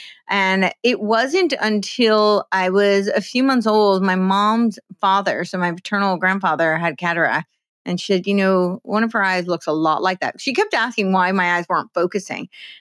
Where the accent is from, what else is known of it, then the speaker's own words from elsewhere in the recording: New Jersey, United States; I grew up in New Jersey, and New Jersey was a very Catholic state.